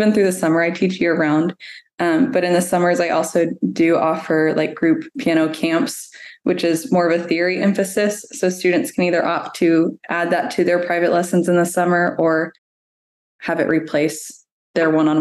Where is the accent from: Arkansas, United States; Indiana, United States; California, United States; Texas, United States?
Texas, United States; Dallas; also born or lived in New York City / South Carolina; So I'm from Dallas, Texas. I was born here, but my studio has moved a few times. I was teaching in New York City for several years and then South Carolina, and now I'm back in Texas.